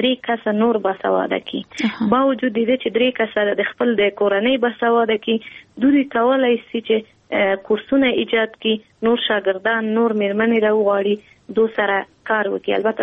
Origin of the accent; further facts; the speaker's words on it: Kabul, Afghanistan; په کابل کې زیږیدلی یم، په کابل کې لویه شوی یم، په کابل کې مو تحصیلات مخکې وړي.